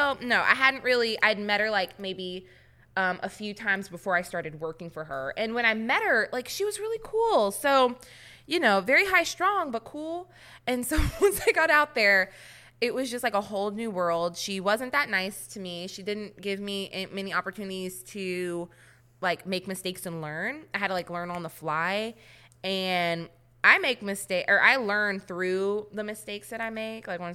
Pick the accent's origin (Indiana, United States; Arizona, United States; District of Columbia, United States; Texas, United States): Indiana, United States; She knew I was from Indiana, so she was calling me, like, small town, like, country, all the things.